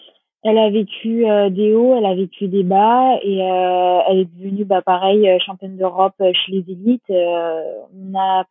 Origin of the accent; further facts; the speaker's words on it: North, France; born there; also born or lived in South of France; je suis 50-50. Hein. Je suis née dans le Nord, mais j'ai habité autant dans le Sud.